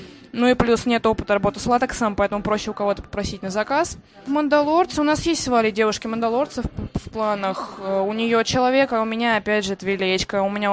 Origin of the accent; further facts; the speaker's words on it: Moscow, Russia; Мы косплееры, мы из Москвы, нас трое.